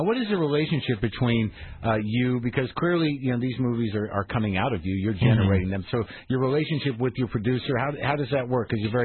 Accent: New Mexico, United States; because I grew up in New Mexico, and I realized that the tone of it did have that sort of border town tone

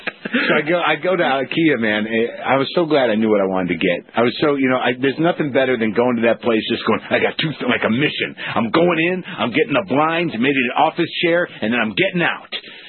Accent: New Mexico, United States; I'm a weird kind of guy. I grew up in New Mexico. My brother lives in Arizona.

